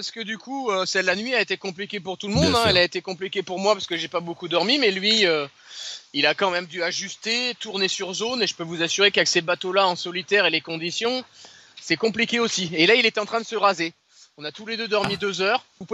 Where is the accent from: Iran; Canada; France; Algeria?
France; Brittany; moi je suis de Bretagne Nord, donc ça ne m'a pas choqué, ça.